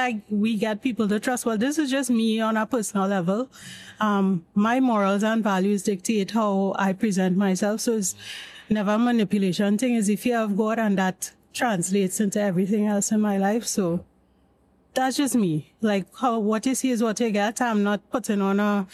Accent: South, Trinidad & Tobago; So we have mentioned that we're from South

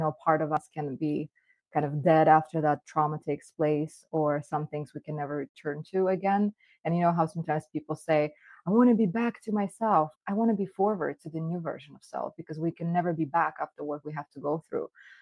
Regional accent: Russia; English is a second language; moved away as an adult; also born or lived in Soviet Union; now in United States; So I'm in Florida in the United States. I was born and raised. I was actually born in Soviet Union. I was a Soviet baby, but I came from Russia. I moved down here when I was just 18.

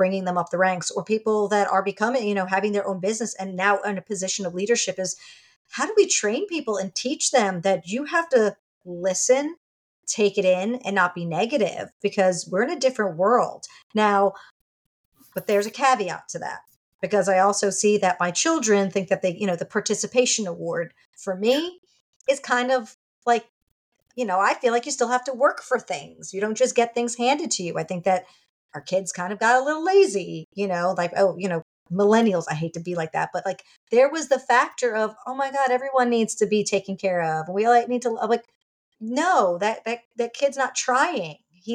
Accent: New York, United States; Now, okay, growing up, I'm a New Yorker.

